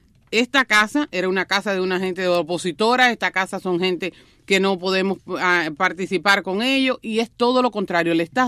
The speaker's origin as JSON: {"language": "Spanish", "country": "Cuba", "tie": "born or raised there", "said": "no sabes con qué me criaron a mí, porque en Cuba"}